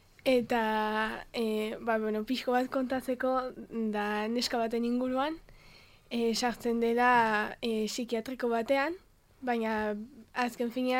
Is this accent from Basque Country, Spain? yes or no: no; Aldatz, Navarre, Spain; ni aldazkoa naiz, lekun berri ondoan dagoen erre txiki batekoa, eta ba, San Fermin ikastoran ikastelari naiz, batxilergoa orain.